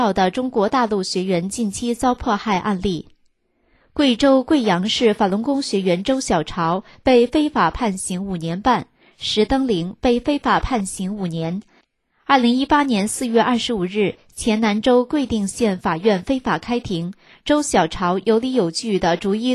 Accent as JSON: {"language": "Chinese", "country": "Canada", "said": "作为加拿大人，我们有幸生活在这片自由的国土"}